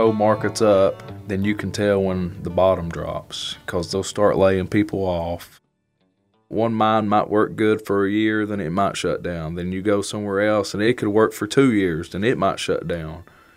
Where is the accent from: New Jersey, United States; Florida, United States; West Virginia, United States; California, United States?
West Virginia, United States; I really didn't want to get into coal mining.